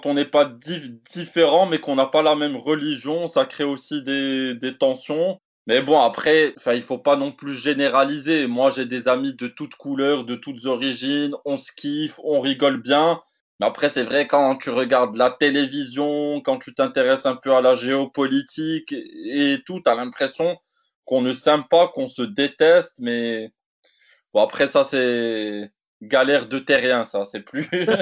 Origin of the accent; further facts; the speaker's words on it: Morocco; j'ai des origines noires, je suis marocain, maghrébin, africain